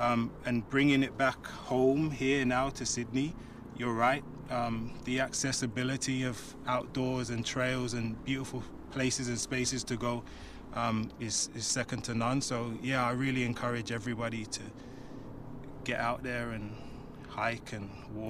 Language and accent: English; Birmingham, West Midlands, United Kingdom; born there; moved away; So I'm born in the UK in a wonderful, beautiful place called Birmingham. Yeah, and then I moved out here about 10 years ago.